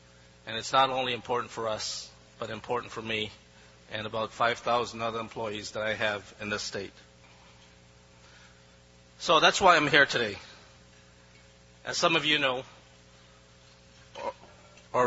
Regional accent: Canada; I grew up in Canada, as Jay said, where we have something called Newfoundland time.

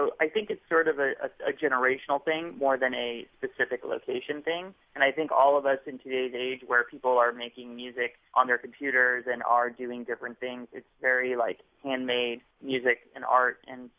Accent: San Diego, California, United States; I grew up in San Diego. San Diego is just a place that we both knew really well.

